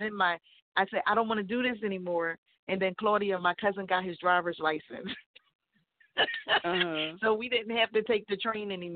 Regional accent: Bronx, New York, United States; Okay, Bronx in the house. I grew up in the Bronx, so I spent my summers here.

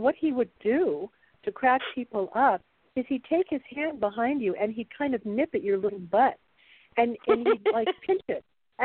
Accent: Los Angeles, California, United States; Growing up in L.A., as I did as well, you were always around. And I grew up in the San Fernando Valley, so Warner Brothers was there.

